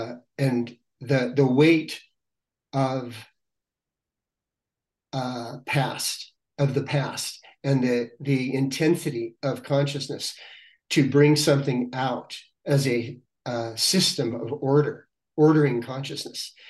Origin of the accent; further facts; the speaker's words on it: Los Angeles, California, United States; And I grew up in Los Angeles, and I said, Los Angeles, the city of angels